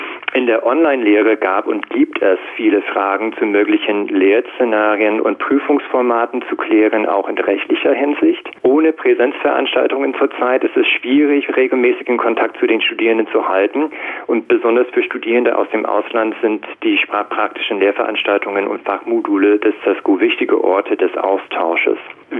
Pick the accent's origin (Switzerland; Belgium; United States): United States; Ich komme ursprünglich aus den USA.